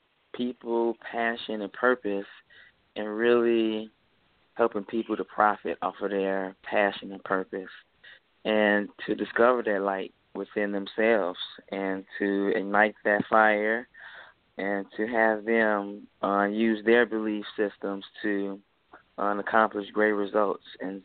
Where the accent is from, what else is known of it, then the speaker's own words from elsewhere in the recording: Chicago, Illinois, United States; I had benefited from Temp Step program growing up in Chicago.